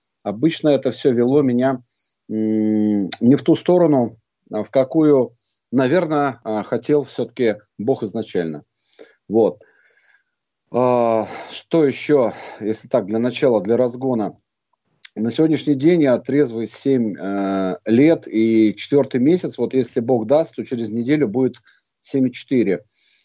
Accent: Moscow, Russia; я алкоголик, алкоголик из Москвы. Вот, мне 45 лет, недавно исполнилось, 5 февраля.

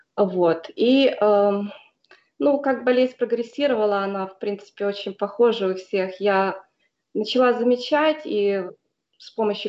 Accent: Ternopil, Ternopil Oblast, Ukraine; moved away as an adult; now in United States; Я родом из Украины, город Тернополь. Я там родилась, выросла в 2003 году, мне было 24 года, я уехала в США вслед за мужем и его семьей. И с тех пор я живу и работаю здесь.

